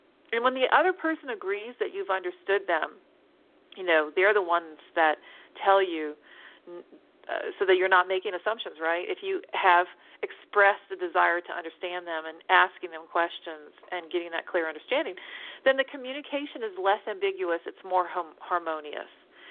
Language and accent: English; United States; I mean, look, I'm an American white woman who has lived in this current era of now